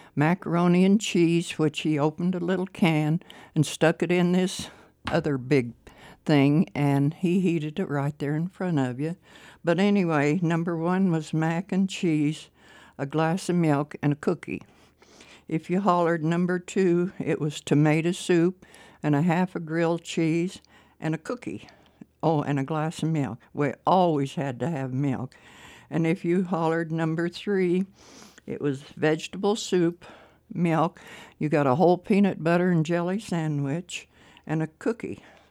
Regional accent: Cortez, Colorado, United States; I grew up walking Montezuma Avenue. I lived on North Washington.

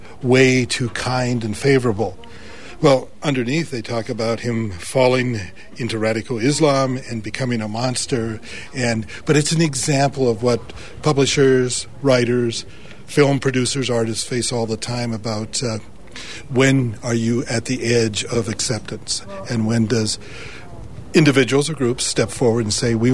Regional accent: Laurel, Montana, United States; When I grew up in Laurel, Montana, I had an English teacher tell me, and obviously I'm 70 years old

